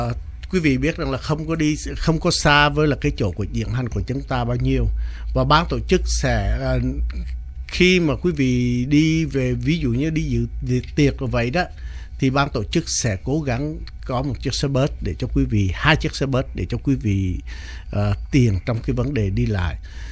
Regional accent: Central Vietnam, Vietnam; Mặc dù tôi là người Trung nhưng mà tôi vì đó là những cái rất quan trọng mà tôi khuyến khích con tôi cố gắng

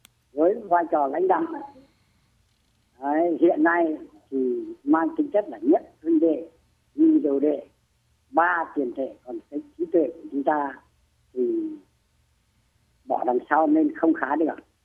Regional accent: La Khê, Hanoi, Vietnam; trên quê hương tôi La Khê, Hà Đông, Hà Nội lại ngang nhiên tàn phá

